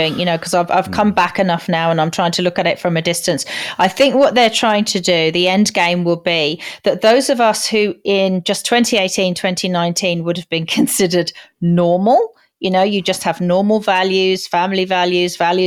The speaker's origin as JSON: {"language": "English", "country": "United Kingdom", "also_born_or_lived": "United States", "moved": "yes", "lives_now": "Australia", "said": "I lived in America for a while and I'm British."}